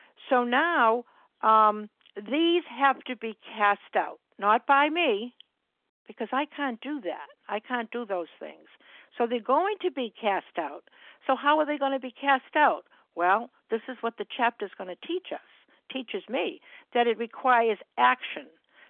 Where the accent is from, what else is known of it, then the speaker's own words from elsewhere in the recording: Massachusetts, United States; I'm from Massachusetts, and I'm a recovered compulsive overeater.